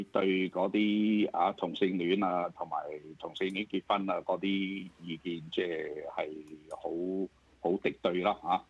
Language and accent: Cantonese; Australia; 我哋澳洲人100% 通通都支持嘅